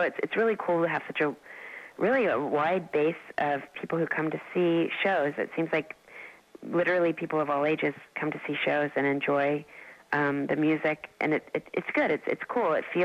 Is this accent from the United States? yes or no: yes; Dallas, Texas, United States; Growing up in Dallas, which is sort of like Arizona and Phoenix and Scottsdale, where people are aware of how they look.